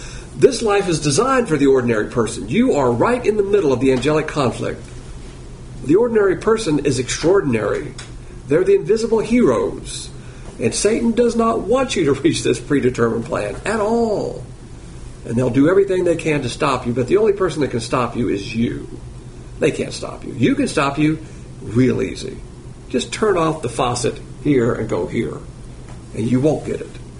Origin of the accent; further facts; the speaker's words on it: Alabama, United States; I am a Southerner, so it's an illustration that I'm very familiar with. I'm from Alabama